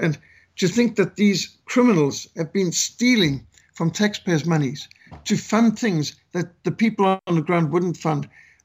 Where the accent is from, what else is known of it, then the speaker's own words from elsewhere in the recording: Zimbabwe; My home country of Rhodesia was betrayed by US involvement